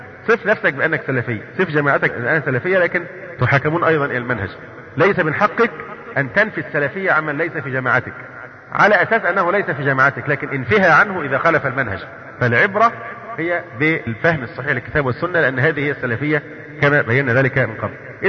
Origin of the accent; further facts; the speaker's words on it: Egypt; عندنا في مصر